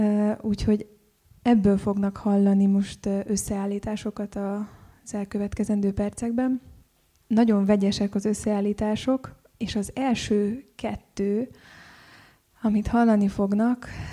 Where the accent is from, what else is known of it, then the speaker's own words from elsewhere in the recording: Timișoara, Timiș County, Romania; now in Budapest, Hungary; Temesváron születtem, és ott nőttem fel, azután kerültem Budapestre, és jelenleg a Liszt Ferenc Zeneművészeti Egyetemen vagyok negyedéves hallgató